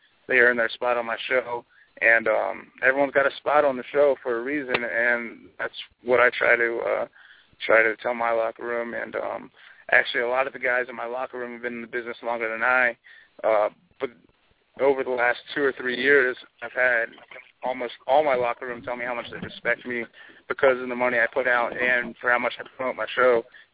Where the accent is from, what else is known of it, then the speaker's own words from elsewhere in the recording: Reading, Pennsylvania, United States; also born or lived in Lewistown; Pennsylvania, which is actually where I grew up. So it's that's a pretty big show for me because my hometown was Lewistown.